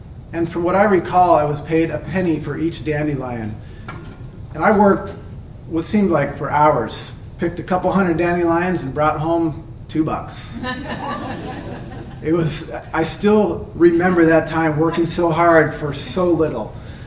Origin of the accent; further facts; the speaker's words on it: Wilson Creek, Washington, United States; born there; So I was born in Eastern Washington in the great metropolis of Wilson Creek, population 200 at that time.